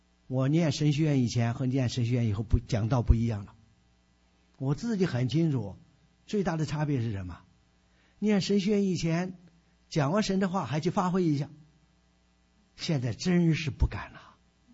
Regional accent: China; 因为你知道我是在大陆这样长大起来的，从小是唯物主义辩证法啊

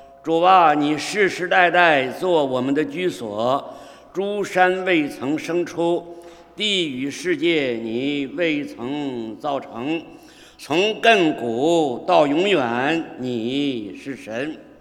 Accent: China; 大概我们从大陆来的有一个盲点

